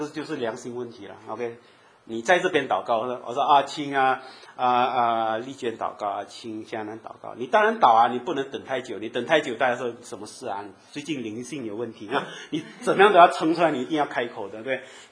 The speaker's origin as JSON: {"language": "Chinese", "country": "Malaysia", "said": "你们知道我们马来西亚人跟新加坡人就是有牙齿印啊"}